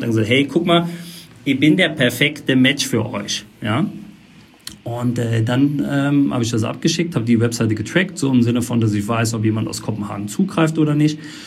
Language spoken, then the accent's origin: German; Eisenschmitt, Rhineland-Palatinate, Germany; ich komme aus der Eifel, Eisenschmidt, der Ort, ich versuche den auch immer zu promoten, der so kleinen 250 Einwohner